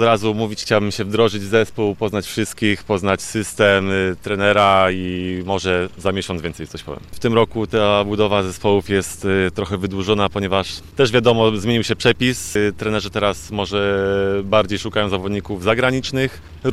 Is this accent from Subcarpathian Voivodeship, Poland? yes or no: yes; Stalowa Wola, Subcarpathian Voivodeship, Poland; also born or lived in Nisko; Urodziłem się tylko w Nisku, ale całe życie spędziłem w Stalowej Woli